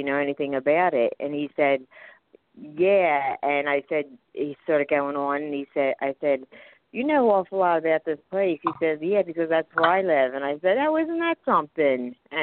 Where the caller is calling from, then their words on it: Philadelphia, Pennsylvania, United States; Oh, Philadelphia, Pennsylvania.